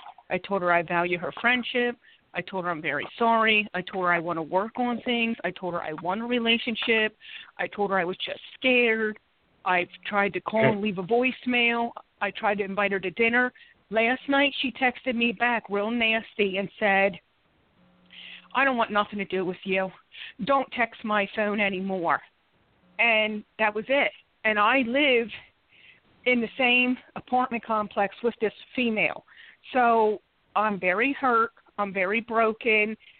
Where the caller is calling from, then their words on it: Philadelphia, Pennsylvania, United States; I'm calling from Philadelphia, PA.